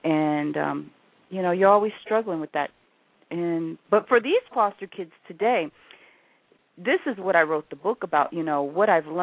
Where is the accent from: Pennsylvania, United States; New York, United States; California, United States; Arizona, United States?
New York, United States; You know, I'm from New York, so this is very touching for me